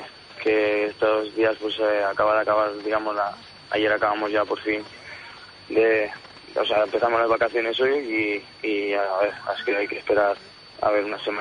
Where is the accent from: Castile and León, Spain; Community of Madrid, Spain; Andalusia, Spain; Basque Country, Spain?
Castile and León, Spain; Palencia; el fin de semana en mi tierra, en Palencia, ya te digo que hemos tenido 4 días libres